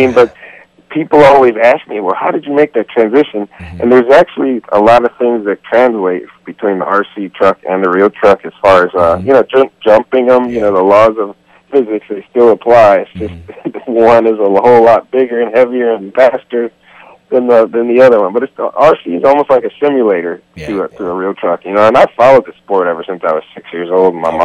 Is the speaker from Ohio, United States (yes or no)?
yes; Ohio, United States; moved away as an adult; now in Florida, United States; I moved from Ohio when I was 19 to Florida, and I always had a love for cars and trucks.